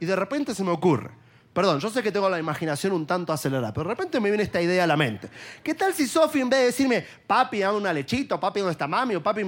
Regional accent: Argentina; now in Miami, United States; Yo soy argentino, pero vivo en Miami. No siempre paso tiempo en mi país. De tanto en tanto voy.

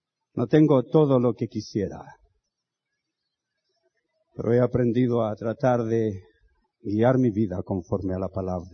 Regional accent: Chile; now in United States; me subí a un taxi en Santiago de Chile, en mi país, iba hablando con el taxista y me dice, ¿usted es chileno? Sí, no puede ser, sí, su acento está medio raro, sí, pero... Me dice, ¿y qué hace? Bueno, digo, yo vivo en Estados Unidos.

